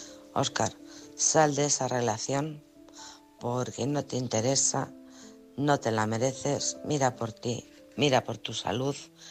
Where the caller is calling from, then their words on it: Alcorcón, Community of Madrid, Spain; de Alcorcón.